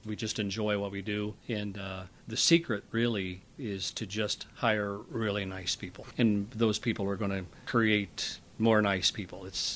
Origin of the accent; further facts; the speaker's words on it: Georgetown, Illinois, United States; In Vermilion County, I grew up in Georgetown. I'm a 1981 Georgetown High School graduate.